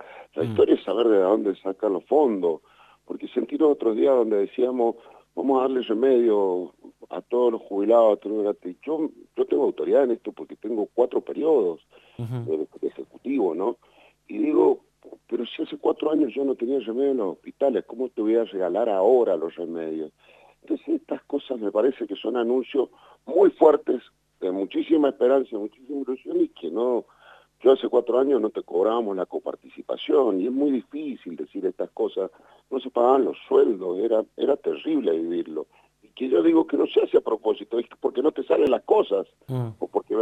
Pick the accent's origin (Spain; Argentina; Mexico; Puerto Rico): Argentina; Usted o yo tengo 55 años, conocemos estas crisis y sabemos cuánto se quedan y cuánto nos cuesta a nosotros como país y como argentinos salir.